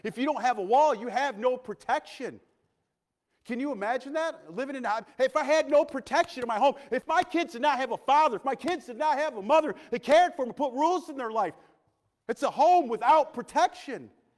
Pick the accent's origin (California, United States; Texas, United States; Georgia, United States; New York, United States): New York, United States; Clifton Springs; That's like, I grew up in Clifton Springs.